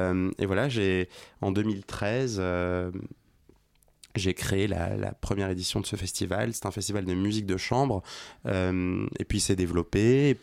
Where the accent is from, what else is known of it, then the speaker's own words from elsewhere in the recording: Nouvelle-Aquitaine, France; j'ai grandi dans le Pays Basque.